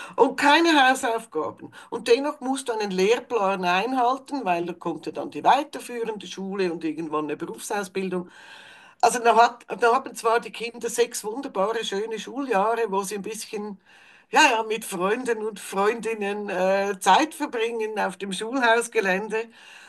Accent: Switzerland; bei uns in der Schweiz sagt man Zvieri, irgendwas kleines, gesundes Essen

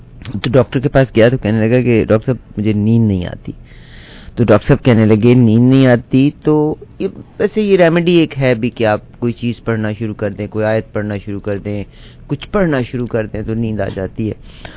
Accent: Pakistan; نہیں ہم پاکستانی ہیں, وہ پاکستان کا ایک پاسپورٹ ہے

